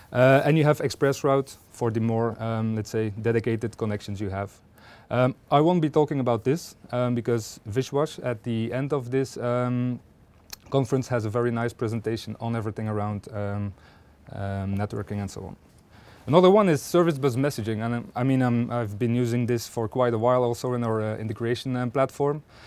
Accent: Belgium; English is a second language; I'm CDO at Codeit. I'm from Belgium.

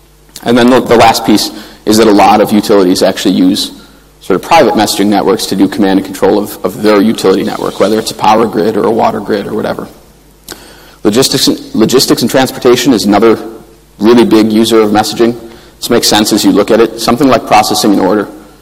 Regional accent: Chicago, Illinois, United States; because I'm from Chicago originally, so I'm used to bribing people.

